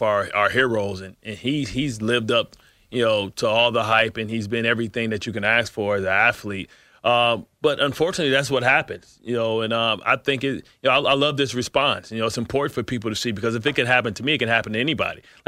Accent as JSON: {"language": "English", "town": "Detroit", "region": "Michigan", "country": "United States", "tie": "born or raised there"}